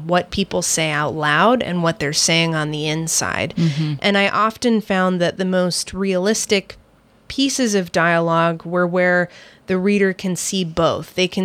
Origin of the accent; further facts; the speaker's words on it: Port Townsend, Washington, United States; I grew up in Port Townsend, so I'm very much of the small town. I like the pace of a small town. And at the time I was writing this book, I was living on the Seattle side